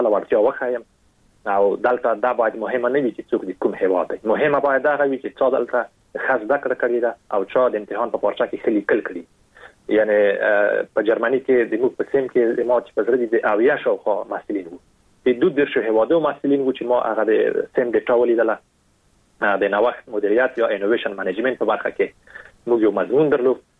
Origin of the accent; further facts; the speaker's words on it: Afghanistan; او په دې باندې مې لیکلي وو چې زه د افغانستان یم.